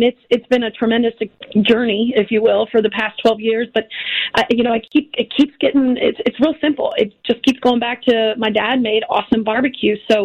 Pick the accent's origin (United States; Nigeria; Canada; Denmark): United States; Virginia; moved away as an adult; now in Chicago, United States; I started 12 years ago, being born and raised in Virginia, moved to Chicago 20 years ago